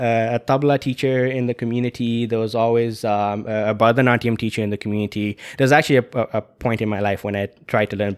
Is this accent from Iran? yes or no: no; Zambia; also born or lived in India; So I don't really have too many memories of India, but, you know, growing up in Zambia is, I don't know, looking back, you realize how unique that experience was.